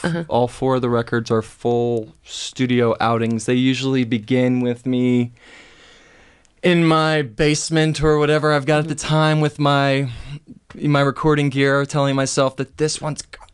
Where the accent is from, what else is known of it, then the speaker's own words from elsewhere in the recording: Texas, United States; I'm originally from Texas, where I've heard that for a long time there too.